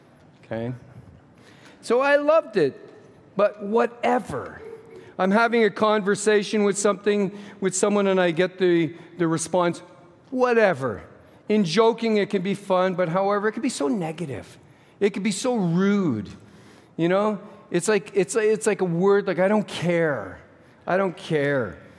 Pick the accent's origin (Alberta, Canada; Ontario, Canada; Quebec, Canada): Quebec, Canada; Montreal; When I grew up in Montreal